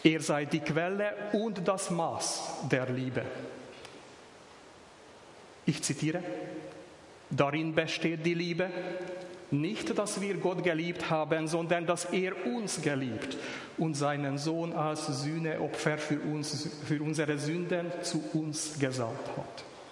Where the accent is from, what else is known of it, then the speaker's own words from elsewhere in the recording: Hungary; In meiner Kindheit in Ungarn haben wir ein breit verbreitetes Tischgebet gehabt